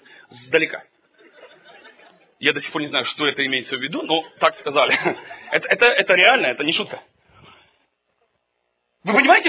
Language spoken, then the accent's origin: Russian; Zaporizhzhia, Zaporizhzhia Oblast, Ukraine; born there; Я родился там, на Хортиці.